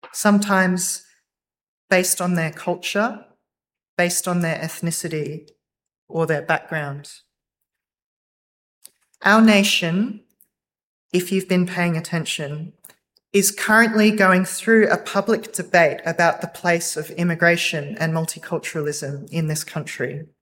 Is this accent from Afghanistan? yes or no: no; Australia; Growing up in Australia